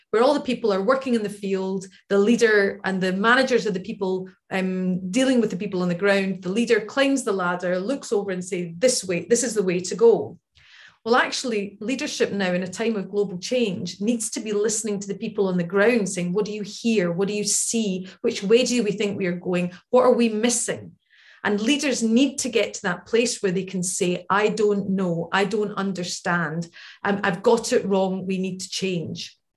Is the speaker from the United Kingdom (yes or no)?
yes; Glasgow, Scotland, United Kingdom; We've got COP26 coming up to my hometown in Glasgow and in just a couple of weeks.